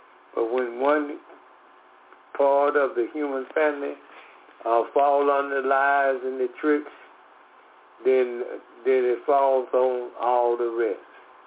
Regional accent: Decatur, Georgia, United States; We are from Decatur, Georgia. … we are from Decatur, Georgia.

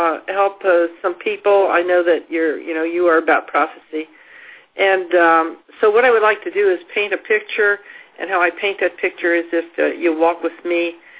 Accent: Maryland, United States; I was raised in in Maryland, spent most of Maryland, D.C. area, and I joined the military when I was 18.

